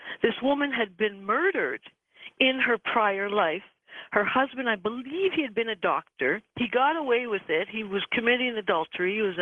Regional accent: Canada; as a Canadian

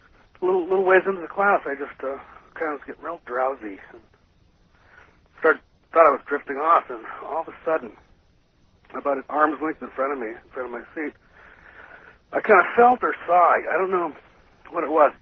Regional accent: Kodiak, Alaska, United States; now in Madison, United States; I'm originally from Kodiak, Alaska.

